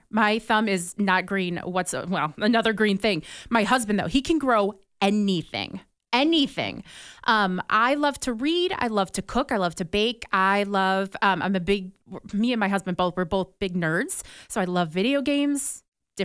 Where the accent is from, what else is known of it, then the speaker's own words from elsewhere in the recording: Illinois, United States; I'm not. Yeah, born and raised in Illinois in a Chicago suburb.